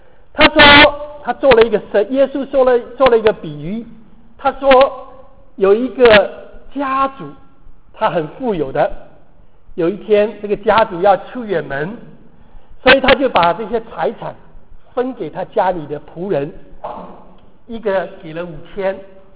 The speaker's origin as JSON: {"language": "Chinese", "country": "Taiwan", "tie": "born there", "said": "我可能在逃难的路上我妈妈怀了我还是怎么样，所以到了台湾，我1950年就生下来"}